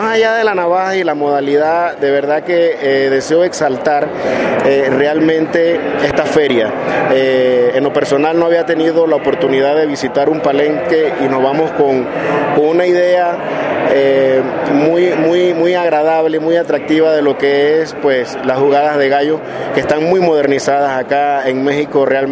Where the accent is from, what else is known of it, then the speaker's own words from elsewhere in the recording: Chiriquí, Panama; En el caso de nuestra provincia, que somos de Chiriquí, se juega casi que desde el día miércoles en las temporadas altas.